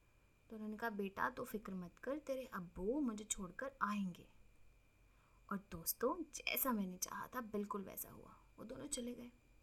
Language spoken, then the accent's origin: Hindi; Jodhpur, Rajasthan, India; और मैं जोधपुर राजस्थान की रहने वाली हूँ।